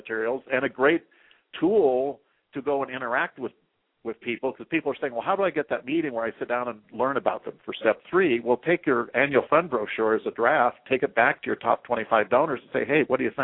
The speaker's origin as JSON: {"language": "English", "region": "Oregon", "country": "United States", "said": "Well, part of it is, you know, I come from Oregon"}